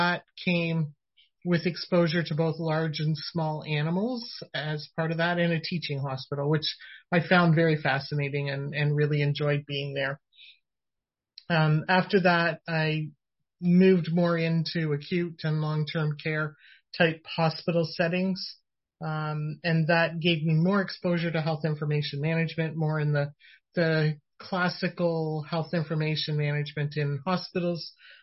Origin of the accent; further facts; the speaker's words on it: Ontario, Canada; first generation Canadian. My family arrived from the US prior to my birth. I was born in Eastern Ontario and grew up in Northern Ontario, with a brother and a sister.